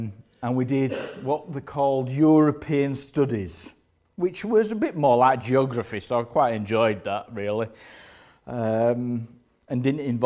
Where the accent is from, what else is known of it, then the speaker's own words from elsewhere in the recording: Yorkshire and the Humber, United Kingdom; I am English. I'm a Yorkshireman.